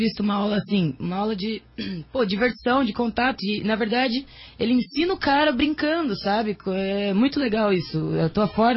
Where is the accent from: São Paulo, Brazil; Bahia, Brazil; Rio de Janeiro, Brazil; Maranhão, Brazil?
São Paulo, Brazil; Ourinhos; Cara, eu sou de Ourinhos, São Paulo, interior de São Paulo, bem perto, bem na divisa com o Paraná, assim.